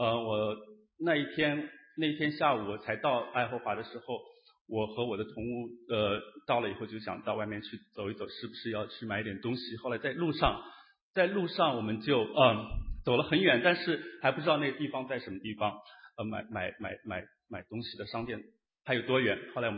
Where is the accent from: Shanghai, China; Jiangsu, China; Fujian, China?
Jiangsu, China; Wuxi; 后来我当时回我老家无锡的时候